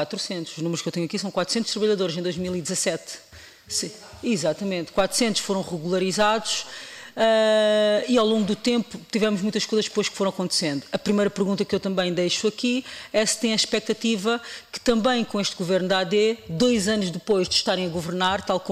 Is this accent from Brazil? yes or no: no; Portugal; nos deve orgulhar a todos, enquanto portugueses